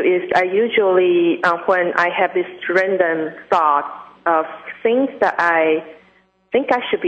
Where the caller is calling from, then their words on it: New York City, New York, United States; I'm calling from New York City.